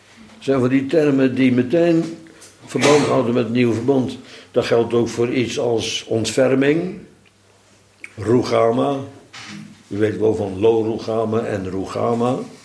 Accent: Netherlands; Ik ben opgegroeid aan de Oude Rijn, die liep, loopt daar nog trouwens, door, langs onze achtertuin, net voor de sluis, die bodemgraven.

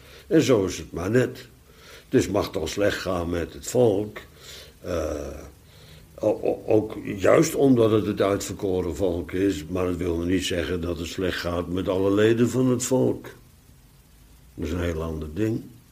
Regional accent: Netherlands; En toch ben ik een Nederlander. Toch zelfs met blank en met blauwe ogen en ook nog een man.

